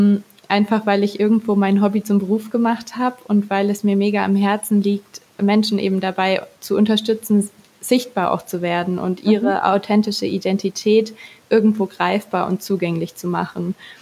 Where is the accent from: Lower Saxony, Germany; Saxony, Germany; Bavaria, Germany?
Bavaria, Germany; Munich; ich komme aus München